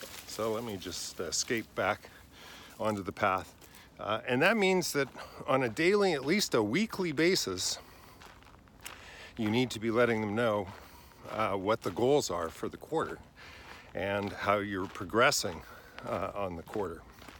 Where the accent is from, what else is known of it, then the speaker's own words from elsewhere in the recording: Vancouver, British Columbia, Canada; Pacific Spirit Park in Vancouver, my hometown.